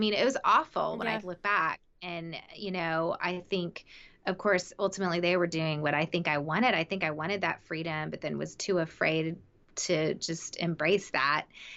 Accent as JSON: {"language": "English", "region": "the South", "country": "United States", "tie": "born or raised there", "said": "I think I framed it for so long as so around gender roles, because I grew up in the South and my dad was very old fashioned."}